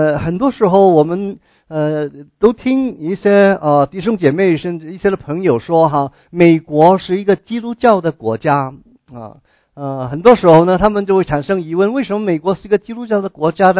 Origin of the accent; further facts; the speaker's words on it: China; now in United States; 究竟我们作为一个中国人我们在美国这样一个的国家生活我们会怎么样呢